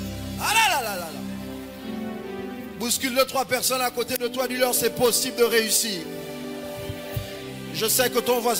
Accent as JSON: {"language": "French", "town": "Port-Gentil", "region": "Ogooué-Maritime", "country": "Gabon", "tie": "born or raised there", "said": "J'ai grandi à Port-Gentil, j'ai marché dans les rues de Port-Gentil, j'ai appris à Raponda, école mixte Raponda"}